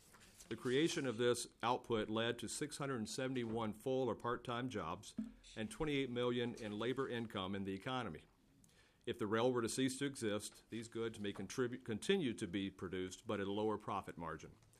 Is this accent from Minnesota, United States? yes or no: yes; Winthrop, Minnesota, United States; I am from Winthrop. I am a city councilman there.